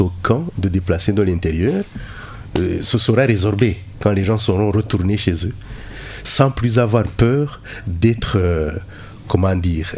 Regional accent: Rwanda; je vous rappelle que je viens du Rwanda, un pays qui a connu un génocide.

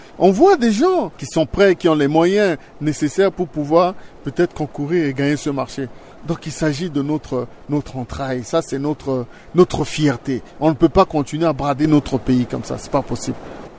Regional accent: Central African Republic; je ne suis pas rancunier, mais je demeure vigilant en tant que Centrafricain.

